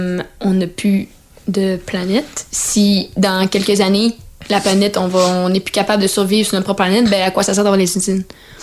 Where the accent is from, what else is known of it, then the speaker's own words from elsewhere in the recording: Quebec, Canada; Je viens pas de Saguenay, dans le fond. Je viens d'une petite ville au Lac-Saint-Jean qui s'appelle de l'Oumissassini. Donc, il n'y a pas de transport en commun, aucunement.